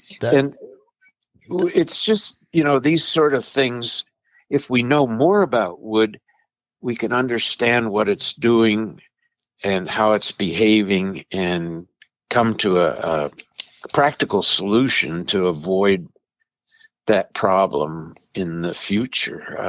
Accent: Tennessee, United States; born there; also born or lived in Wisconsin; But I was born in Tennessee, so that's, you know, I'm a Southern boy, but that's okay.

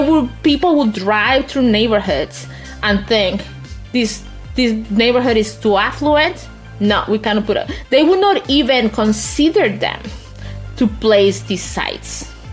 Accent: Guatemala City, Guatemala Department, Guatemala; Or even though I grew up in Guatemala City, I was deeply connected to El Campo de Guatemala.

